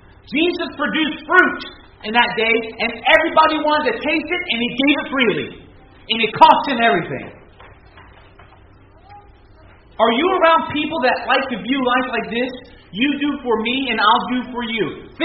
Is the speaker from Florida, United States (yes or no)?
yes; Miami, Florida, United States; when I was growing up in Florida, South Florida, some of you know I grew up in the great town of Miami.